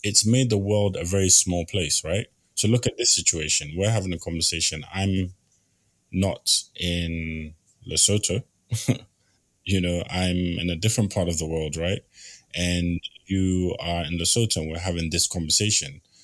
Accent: Ghana; because I'm native Ghanaian, by origin.

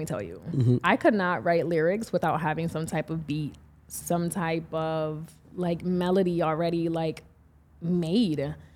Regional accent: Reading, Pennsylvania, United States; born there; also born or lived in Puerto Rico / Wisconsin; I was actually born in Reading, Pennsylvania.

